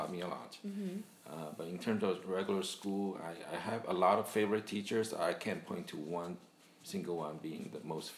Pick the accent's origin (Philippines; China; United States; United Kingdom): China; Beijing; Well, I grew up in Beijing, China. Beijing is the capital city of China. I was born in 1968, spent probably the first 26, 27 years of my life in Beijing.